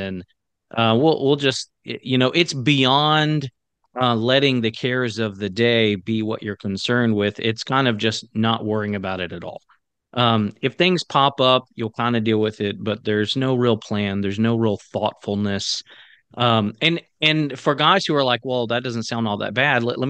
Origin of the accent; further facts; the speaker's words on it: the South, United States; So I grew up in the South on the East Coast and lived on the East Coast, you know, a great deal of my adult life.